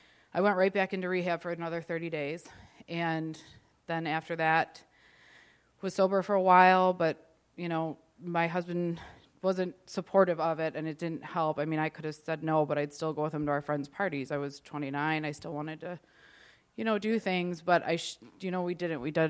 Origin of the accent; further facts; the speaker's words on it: Chicago, Illinois, United States; I'm 33 years old, and I'm from Chicago. I've been in the program for about 6 months, actually. I grew up Catholic. I grew up in the city.